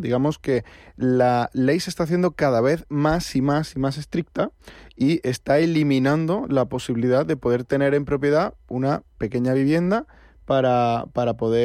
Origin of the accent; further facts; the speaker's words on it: Spain; como somos los españoles